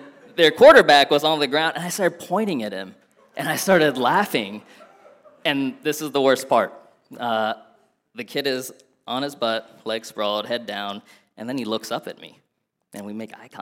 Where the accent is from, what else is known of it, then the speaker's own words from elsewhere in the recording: Akron, Ohio, United States; born there; I was born in Akron, Ohio, and so I'm a big Browns fan, big Cavs fan.